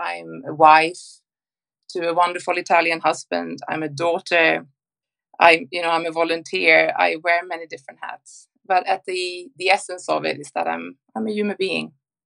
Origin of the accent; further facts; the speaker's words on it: Stockholm, Stockholm County, Sweden; I'm born in Stockholm, born and raised in Stockholm, Sweden, and spent 20 years abroad, living in 7 countries, having had 5 careers. And I've just recently come home.